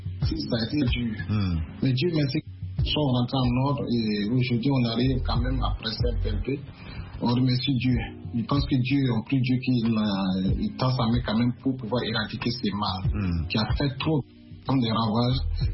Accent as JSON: {"language": "French", "country": "Burkina Faso", "moved": "as an adult", "lives_now": "United States", "said": "quand j'ai quitté Abidjan, quand j'étais arrivé au pays, au Burkina"}